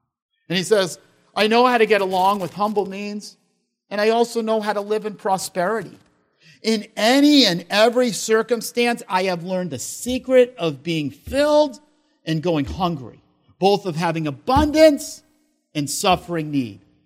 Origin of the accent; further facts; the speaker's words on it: New York, United States; accent: New York; No picking up my New York accent there.